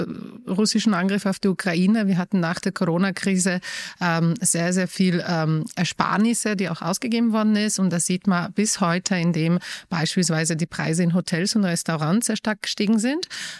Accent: Poland; German is a second language; now in Vienna, Austria; Ich komme ursprünglich aus Polen, wohne aber schon inzwischen fast 20 Jahre in Wien.

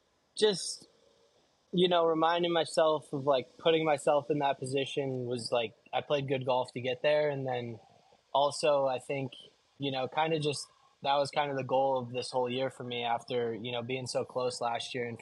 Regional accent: Scottsdale, Arizona, United States; But I grew up in Scottsdale, so being from like the West Coast, I'm excited to kind of get started with the West Coast swing

